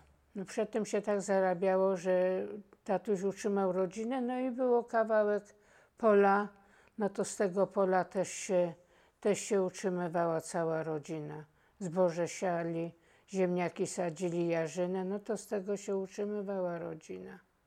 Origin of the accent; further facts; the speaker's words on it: Kraków, Lesser Poland, Poland; No i urodziłam się w Bronowicach Małych, wychowałam się też w Bronowicach Małych, no i dalej mieszkam w Bronowicach Małych. Tylko że przedtem byłam na ulicy Pod Strzechą, a od 1962 roku mieszkam na ulicy Pasternik.